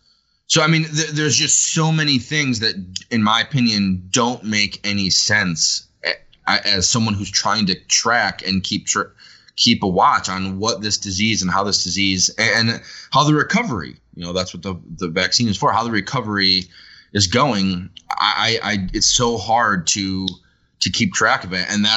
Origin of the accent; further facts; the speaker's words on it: New York, United States; I'm just a New Yorker who's trying to take care of my family